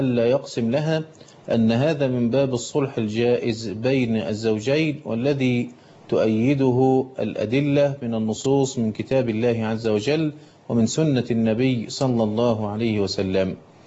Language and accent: Arabic; Egypt